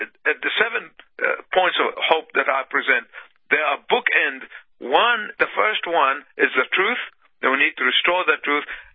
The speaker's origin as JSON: {"language": "English", "country": "Egypt", "said": "the whole nation went from being the breadbasket, my home country of Egypt, from breadbasket of the world"}